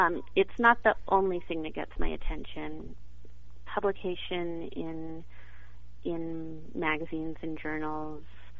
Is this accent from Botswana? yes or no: no; Texas, United States; I'm originally from Texas, so the Austin resonated with me, and was a convincing Austin